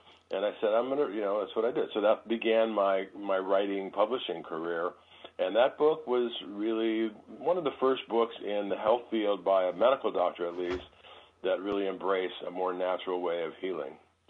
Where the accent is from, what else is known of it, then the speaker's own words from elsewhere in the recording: Detroit, Michigan, United States; I grew up in Detroit.